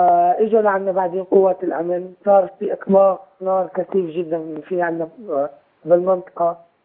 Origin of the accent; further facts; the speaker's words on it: Homs, Homs Governorate, Syria; هاي أول مرة بتصير عندنا بحمص.